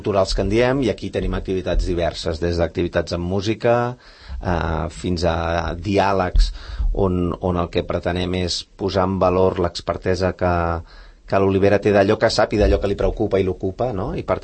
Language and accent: Catalan; Barcelona, Catalonia, Spain; i donat que som barcelonins